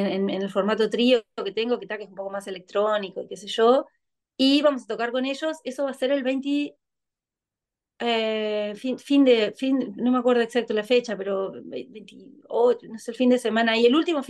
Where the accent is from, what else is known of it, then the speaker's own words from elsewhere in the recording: Canelones, Uruguay; somos falsos canarios nosotros, ¿no?